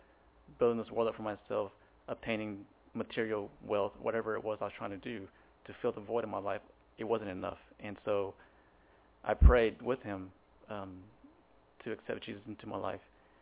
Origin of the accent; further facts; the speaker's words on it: Garland, Texas, United States; Growing up in Garland at the time in high school, Asian gangs were very prominent.